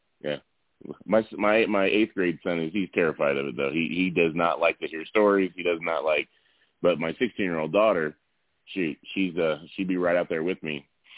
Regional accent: San Antonio, Texas, United States; for someone who's born and raised in San Antonio, that would be the pinnacle.

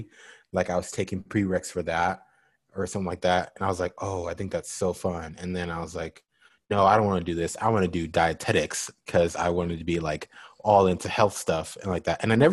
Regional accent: Henderson, Nevada, United States; I was born and raised in Las Vegas. I'm technically from Henderson, which is a suburb of Las Vegas. It's like the southeast part of Vegas, but it's still Vegas.

